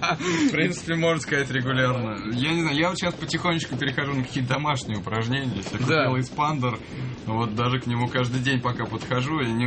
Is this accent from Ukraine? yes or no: no; Nizhny Novgorod, Nizhny Novgorod Oblast, Russia; now in Moscow, Russia; я живу здесь долго, поэтому меня мало ассоциируют с Нижним Новгородом, хотя я никогда не говорил, что я москвич. Вот, что я люблю свою родину, я люблю свой город.